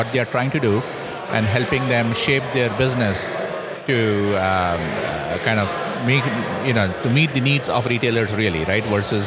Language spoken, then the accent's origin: English; the South, United States; accent: southern; My kids grew up here. And yeah, I probably you can tell from my southern accent